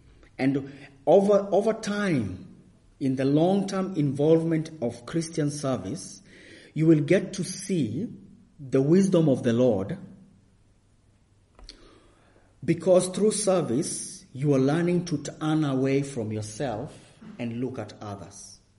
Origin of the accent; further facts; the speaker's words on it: Kenya; moved away as an adult; now in Finland; Anyway, in 2008, I moved away from Kenya, went to Finland, and during my second year of university